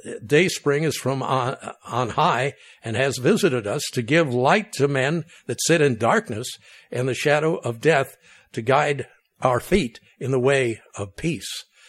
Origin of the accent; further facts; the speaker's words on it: New York, United States; I'm a New Yorker, but I grew up in the other end of the state, closer to Niagara Falls and Toronto and places like that.